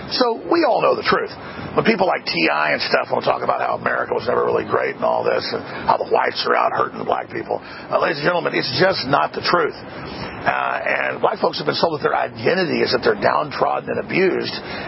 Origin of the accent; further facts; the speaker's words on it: Dallas, Texas, United States; Because I also got attacked by black people who were 3, 4, 5 years older than me growing up in Dallas.